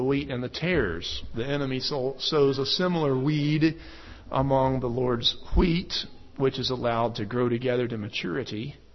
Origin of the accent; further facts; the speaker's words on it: Birmingham, Alabama, United States; I had a fig tree in my backyard growing up in Birmingham, Alabama